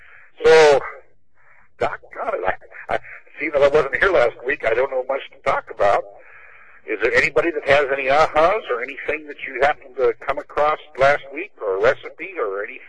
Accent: Olympia, Washington, United States; from Olympia, Washington.

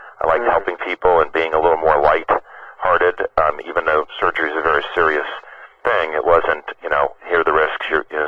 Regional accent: Maryland, United States; also born or lived in Chicago; as a child, I grew up in Maryland here. I lived here my whole life, except for when I went to podiatry school in Chicago for 4 years.

